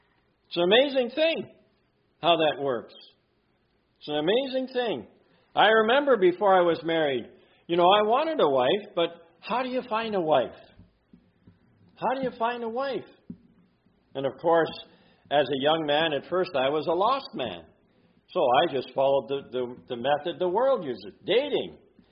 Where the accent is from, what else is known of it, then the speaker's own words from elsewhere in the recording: Ontario, Canada; You know, I come from Ontario.